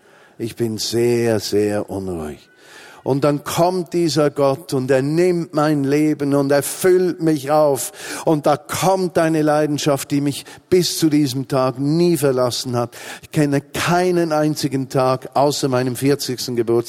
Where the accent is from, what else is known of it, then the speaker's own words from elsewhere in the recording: Switzerland; now in Berlin, Germany; Und in Berlin zählt auch mein Dialekt, ja, und mein Schweizersein zählt da viel.